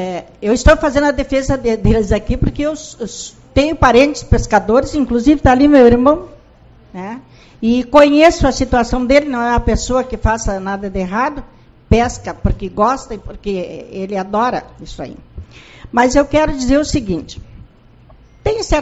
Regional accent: Barra do Quaraí, Rio Grande do Sul, Brazil; desde que eu me conheço por gente, me criei na Barra do Quaraí

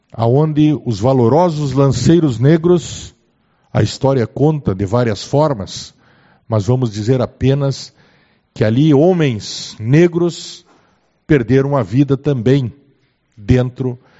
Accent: Rio Grande do Sul, Brazil; àquela parte do povo que somos nós, gaúchos e gaúchas

